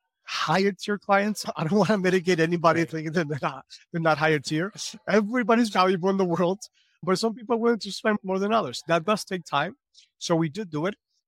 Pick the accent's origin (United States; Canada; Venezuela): Venezuela; English is a second language; I was doing law back in Venezuela. I'm from Venezuela.